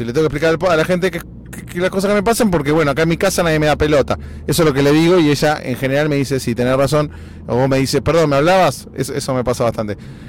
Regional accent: Argentina; como nosotros argentinos, como nosotros todos los de habla hispana tenemos

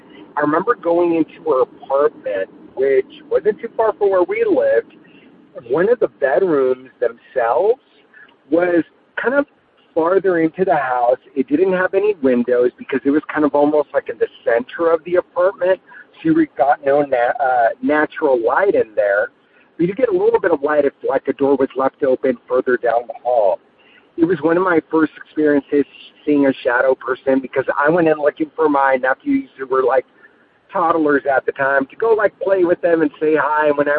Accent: California, United States; I'm from California.

